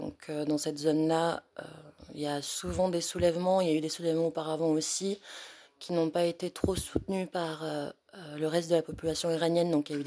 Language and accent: French; Southeastern Anatolia, Turkey; je viens du Kurdistan occupé actuellement par la Turquie, donc le Bakour.